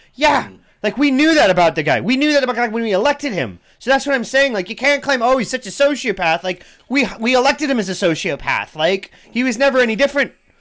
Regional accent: Cincinnati, Ohio, United States; Even the small towns, and I didn't grow up in a small town. I grew up in Cincinnati

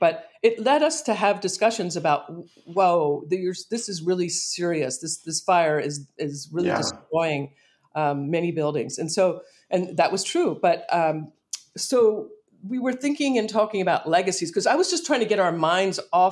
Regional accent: Pennsylvania, United States; born or raised there

